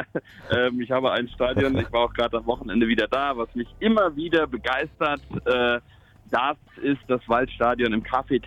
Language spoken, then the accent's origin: German; Lower Saxony, Germany; born there; Das war Hannover 96, weil ich hier gebürtig aus der Ecke komme